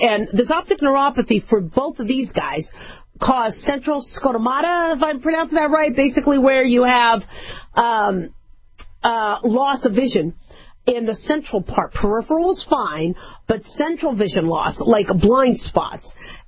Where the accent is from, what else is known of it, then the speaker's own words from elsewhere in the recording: Phoenix, Arizona, United States; I grew up in Phoenix, and so in the Maricopa County School District, they had to do Mulligan Stew.